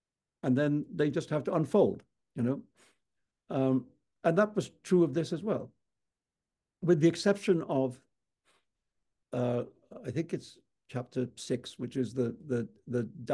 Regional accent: India; I'm from India where we have elephants

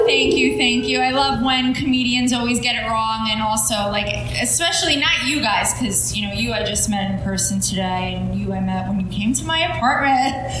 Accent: New York, United States; I'm a Jew from Long Island that likes to smoke weed.

